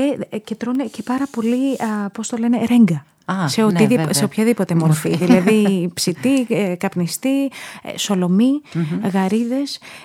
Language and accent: Greek; Linköping, Östergötland, Sweden; Τότε θα σου έλεγα ότι φτάνει σχεδόν στην μητρική μου πόλη, το Linköping.